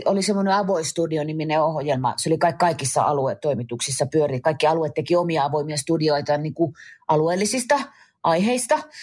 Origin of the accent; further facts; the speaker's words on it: Central Ostrobothnia, Finland; mä oon tuolta Keski-Pohjanmaalta kotosi, ja mulla on se murre, se on mulla tosi voimakas edelleen